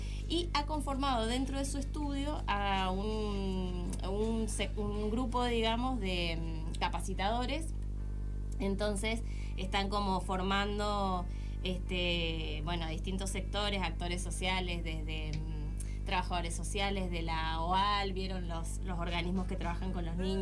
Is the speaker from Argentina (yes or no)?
yes; Mendoza, Argentina; Sí, vengo de Mendoza.